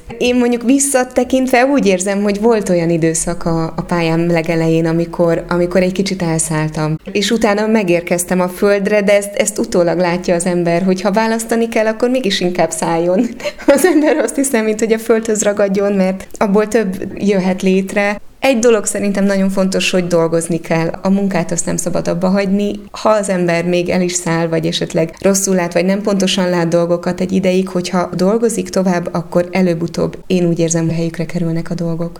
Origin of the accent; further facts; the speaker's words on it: Hungary; esetleg én Közép-Kelet-Európából kezdve jobban érzek, mint a nyugat-európaiak, mi lehet nekem a sajátom magyarként egy nyugat-európai közegben.